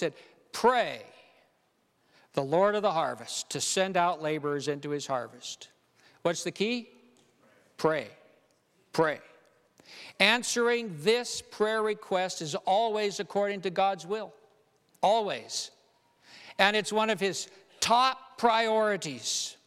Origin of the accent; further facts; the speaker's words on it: Ethiopia; moved away; I grew up in Ethiopia. And when we immigrated, we were Seventh-day Adventists in Ethiopia, my family.